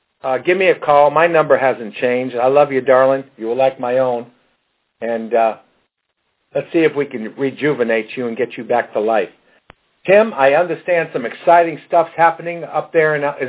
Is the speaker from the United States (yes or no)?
yes; New York, United States; I want to get out there to New York, my home state.